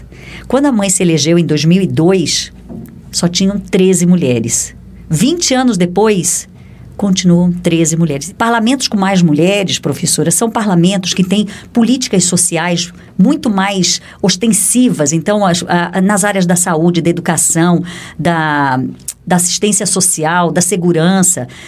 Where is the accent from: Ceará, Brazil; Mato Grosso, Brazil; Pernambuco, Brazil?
Mato Grosso, Brazil; Cuiabá; Eu, como cuiabana, bato no peito e digo, nós já tivemos uma mulher lá.